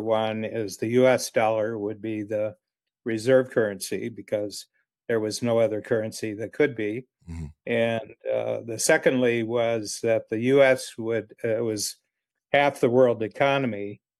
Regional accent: Ohio, United States; I come from Ohio, and Ohio just got whacked, you know, in the 70s, 80s, 90s, just got whacked because they were being outcompeted by Chinese labor.

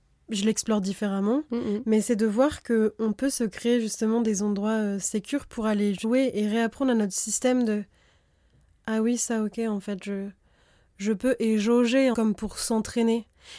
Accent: France; dans la société dans laquelle j'ai grandi en France

